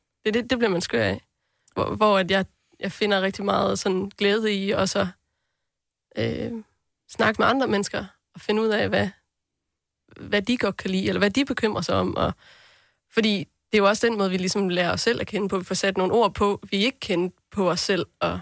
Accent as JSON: {"language": "Danish", "region": "North Denmark Region", "country": "Denmark"}